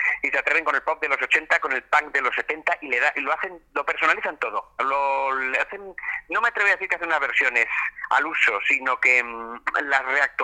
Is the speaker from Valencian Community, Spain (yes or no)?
no; Getxo, Basque Country, Spain; en una tienda de discos que había en mi pueblo, era cuando había tiendas de discos en los pueblos. Yo, donde era en Guecho, llegó a ver, que yo recuerde, 4 o 5 tiendas de discos